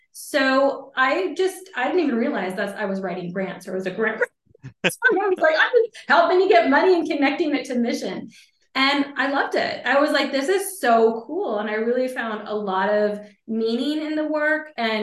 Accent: Michigan, United States; now in Guam; I'm actually based in Guam and I'm originally from Michigan, but I've lived in a lot of different places in the States

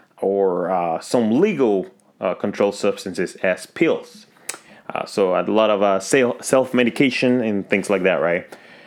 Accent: Texas, United States; My home state of Texas, for example, the Health and Safety Code, Chapter 573

